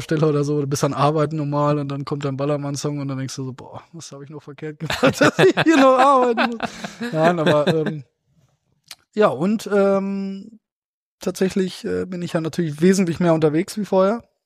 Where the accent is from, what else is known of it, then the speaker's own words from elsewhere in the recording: Beelen, North Rhine-Westphalia, Germany; wo ich komme ja aus Beelen, ist ja auch kein Geheimnis